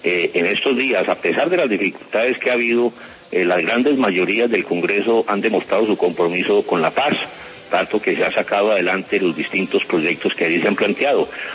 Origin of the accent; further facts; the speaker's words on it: Colombia; Si somos colombianos que queremos a Colombia y queremos nuestra patria